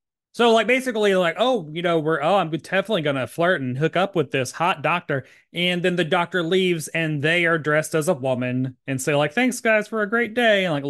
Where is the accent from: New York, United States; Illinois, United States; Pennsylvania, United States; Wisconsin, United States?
New York, United States; New York City; I'm a New Yorker.